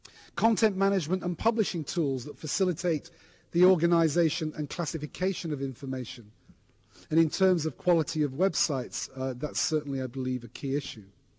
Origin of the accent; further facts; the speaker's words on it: England, United Kingdom; I'm English and I live in England. Well, almost.